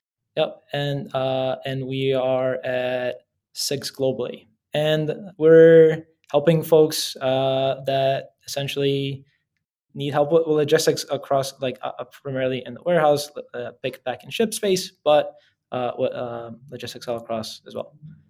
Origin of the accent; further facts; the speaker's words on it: Bulgaria; now in United States; So I was born and raised in Bulgaria, and my family immigrated to the States in the mid-90s.